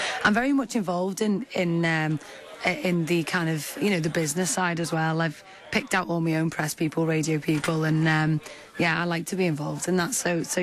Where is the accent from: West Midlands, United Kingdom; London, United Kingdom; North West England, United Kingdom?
North West England, United Kingdom; Little Sutton; Yeah, so I'm from South Wirral, Little Sutton.